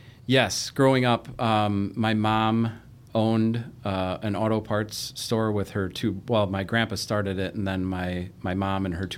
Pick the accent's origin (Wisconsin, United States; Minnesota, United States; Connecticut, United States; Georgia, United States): Wisconsin, United States; Fond du Lac; I grew up in Fond du Lac, Wisconsin, so it's about an hour north of Milwaukee, over south of Green Bay.